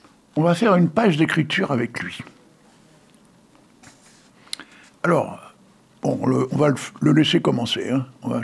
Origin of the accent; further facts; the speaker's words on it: Hauts-de-France, France; on fait pas ça avec un mec du Nord. Hein. Tu sais que je suis un ch'timi, moi.